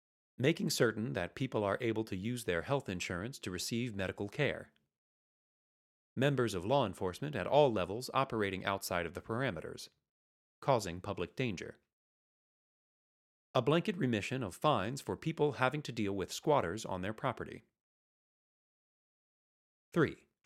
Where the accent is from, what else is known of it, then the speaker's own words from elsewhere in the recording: Oregon, United States; I grew up in Central Oregon bucking bales of hay, changing irrigation pipe, mowing lawns, mucking horse stalls, mucking pigsties, driving farm trucks, and cutting wood in the Ochoco Mountains.